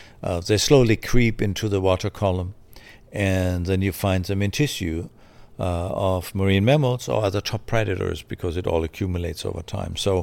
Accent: Germany; I grew up in Germany.

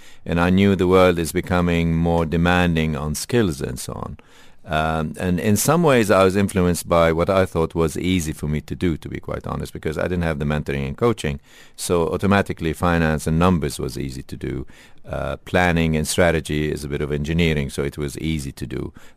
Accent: Lebanon; moved away; I grew up in Lebanon. We didn't have a proper mentoring program. We had very good schools. We had limited universities. But then technically we had a civil war in Lebanon in 75, which forced me to leave Lebanon

